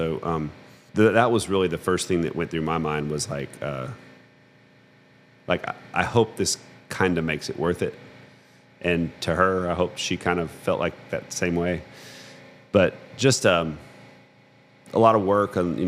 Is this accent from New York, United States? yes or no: no; Florence, Alabama, United States; And, you know, growing up in Florence, Alabama, it's not that far from Little Rock.